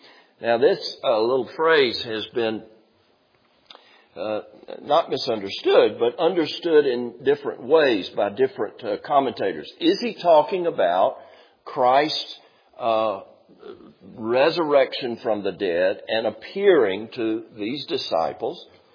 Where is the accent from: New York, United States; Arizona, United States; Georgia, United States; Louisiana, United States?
Georgia, United States; Hapeville; I grew up in Hapeville and went to the First Baptist Church of Hapeville, and there was the Georgia Baptist Children's Home that was right down the street.